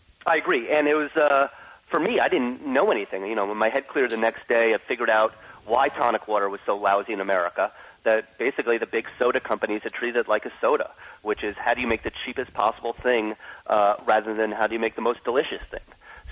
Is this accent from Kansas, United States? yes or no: no; Manhattan, New York, United States; also born or lived in California; I was working really hard, and I'm from Manhattan, and that's why I moved back from California after 9/11 to help my city.